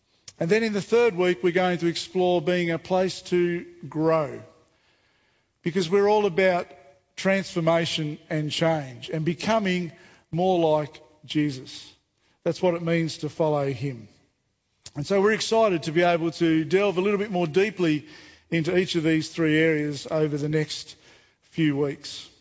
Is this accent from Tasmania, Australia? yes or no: yes; Devonport, Tasmania, Australia; I was born and raised in Devonport on the northwest coast of Tassie and have lived there my whole life. And all of my immediate family, most of my extended family, are still living there.